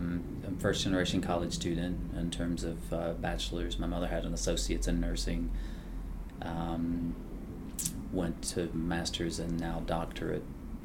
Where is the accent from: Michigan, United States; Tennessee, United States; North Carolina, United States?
Tennessee, United States; Rogersville; born there; I was born in Rogersville, Tennessee. It's a very small rural town in eastern Tennessee. The population is 2,000 people.